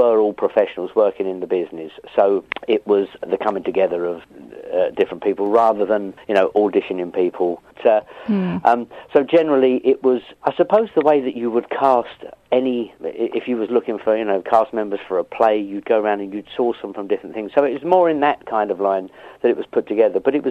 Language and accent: English; Epsom, South East England, United Kingdom; I was born in Epsom, and I lived in the area for the first 40 years of my life